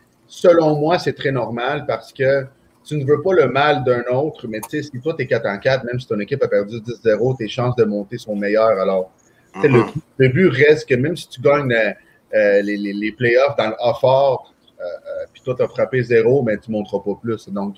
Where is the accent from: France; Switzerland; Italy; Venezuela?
Venezuela; moved away; c'était quelque chose que je ne croyais pas vivre dans ma vie lorsque je suis parti du Venezuela.